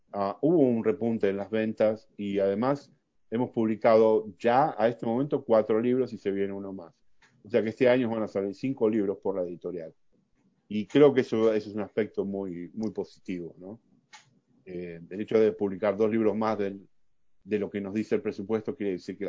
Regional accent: Argentina; moved away; Sigo siendo argentino, nunca voy a dejar de ser argentino. Pero aquí he crecido en ese sentido de que ya pertenezco a una patria mucho más grande. La patria está en mi idioma ahora

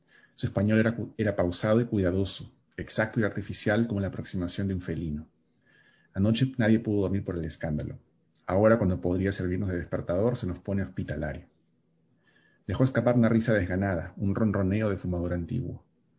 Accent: Lima, Peru; es un libro que salió en el Perú, en Lima, de donde yo soy originalmente

